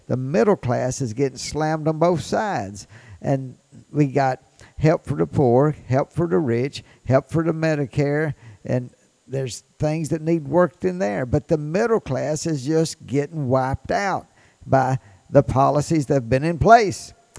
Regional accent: Chalybeate, Mississippi, United States; born there; Last week, I went to my hometown, the first hometown I ever had. The first 3 years of my life, I lived in a town called Cleblett.

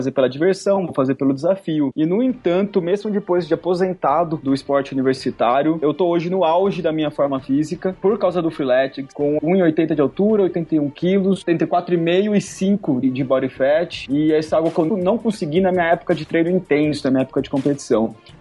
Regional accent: Brazil; lá no meu país natal

